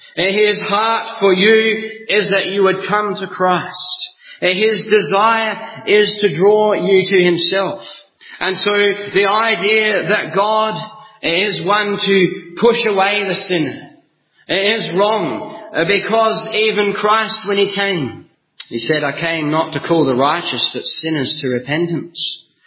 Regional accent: South Australia, Australia; I come from Australia, from South Australia. It's middle central Australia, down the bottom. And I grew up on a farm.

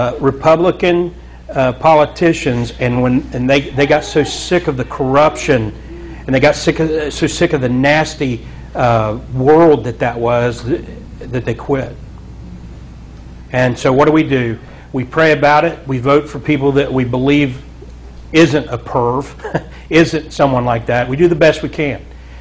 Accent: Portsmouth, Ohio, United States; This was a statement from an article in my hometown paper where I grew up, the Portsmouth Times, a writer named Nikki Blankenship.

